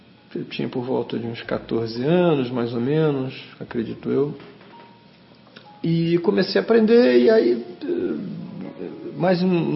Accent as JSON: {"language": "Portuguese", "region": "Rio de Janeiro", "country": "Brazil", "tie": "born or raised there", "also_born_or_lived": "Vitória", "said": "a minha vida, ela é no Rio de Janeiro, né? Eu sou praticamente carioca, quer dizer, assim, eu sou capixaba de nascença, adoro Vitória e tal, mas eu fui criado no Rio."}